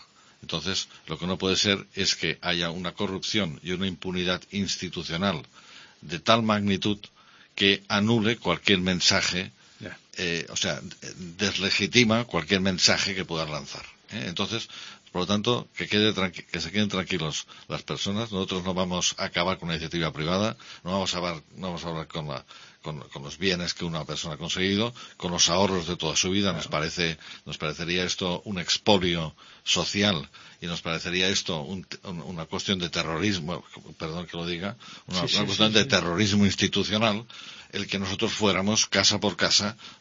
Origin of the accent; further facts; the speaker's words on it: Spain; Si somos compatriotas, somos españoles, no somos enemigos.